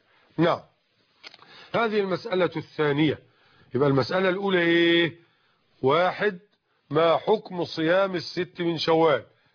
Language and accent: Arabic; Egypt; والحمد لله عندنا في مصر على سبيل المثال المسلمون يصلون العيدين في المصلى